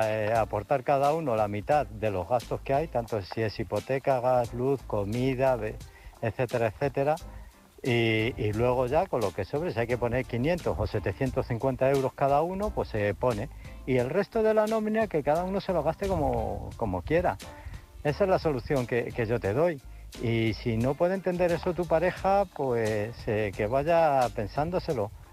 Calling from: Illescas, Castilla-La Mancha, Spain; de Illescas.

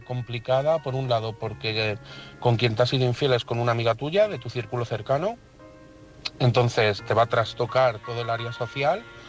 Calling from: Madrid, Community of Madrid, Spain; de Madrid

